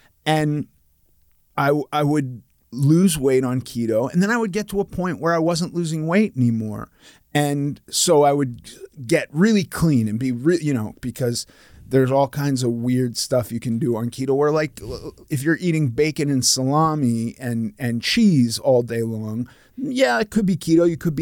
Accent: Los Angeles, California, United States; You know, I was raised in Los Angeles, and most of my life I spent in Los Angeles, which is a real big epicenter for these kind of wacky diets.

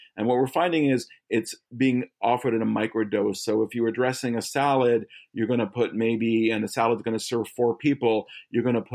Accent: Canada; I am a Canadian and came up in the cannabis industry in Canada.

